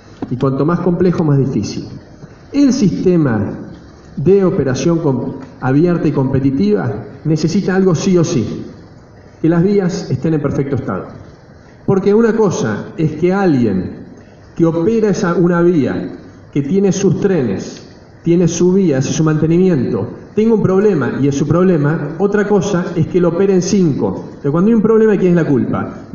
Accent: Argentina; Nosotros también, como argentinos, producimos y competimos con los australianos.

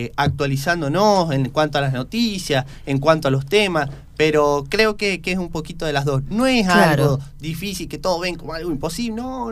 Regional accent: Chos Malal, Neuquén, Argentina; Yo soy de un pago del norte neuquino que se llama Chosmalal, allí al pie de la Cordillera del Viento. Nací también de familia criancera

